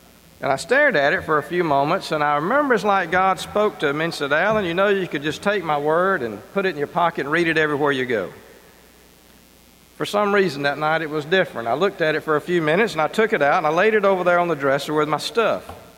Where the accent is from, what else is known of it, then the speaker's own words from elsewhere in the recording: Newnan, Georgia, United States; now in Alabama, United States; I'm originally from Noonan, Georgia.